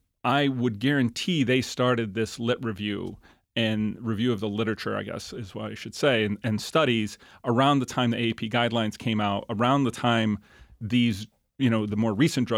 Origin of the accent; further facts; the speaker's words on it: Rochester, United States; I grew up in Rochester, trained outside the area, came back here in 2001, been here since